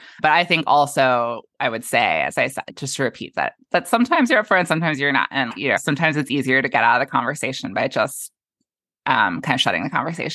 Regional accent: Berkeley, California, United States; I'm from Berkeley. I'm from California.

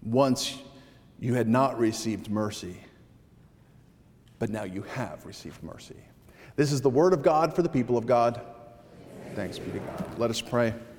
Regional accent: Connecticut, United States; Confirmation Sunday at the church where I grew up in Connecticut

